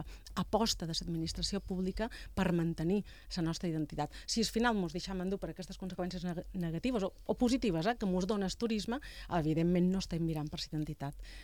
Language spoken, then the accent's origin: Catalan; Es Migjorn Gran, Balearic Islands, Spain; Jo som des Migjorn